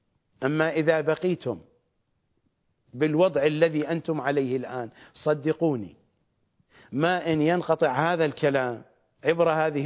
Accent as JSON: {"language": "Arabic", "country": "Iraq", "said": "إذا ما وصلت إلى نقطة حدودية من حدود بلدي العراق فإنهم سيوقفوني"}